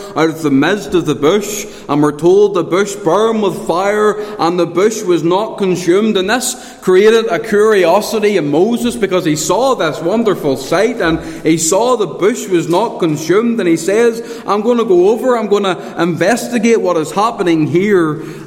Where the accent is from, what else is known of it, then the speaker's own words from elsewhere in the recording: Portadown, United Kingdom; when I grew up in Port of Ogie, I had an even more wonderful privilege because my house was right next to the bonfire.